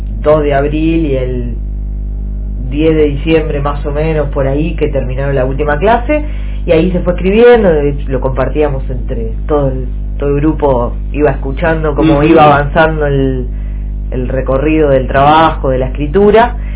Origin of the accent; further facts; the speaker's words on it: Mar del Plata, Buenos Aires Province, Argentina; moved away; Entonces yo trabajo mucho esa idea de por qué me fui de Mar del Plata en su momento, y por qué no volví, porque podría haber vuelto y no.